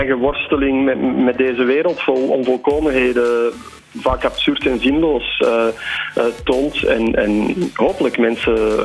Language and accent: Dutch; Belgium; En wij komen uit België, dus er zit een typisch Belgisch gevoel van surrealisme bij deze figuur.